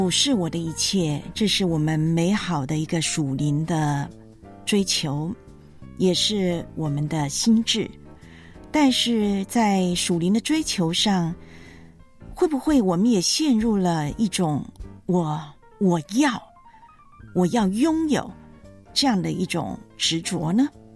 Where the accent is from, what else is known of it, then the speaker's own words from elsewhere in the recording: Taiwan; now in Hong Kong; 或者我从香港回我的老家台湾的时候，三个行李箱就搞定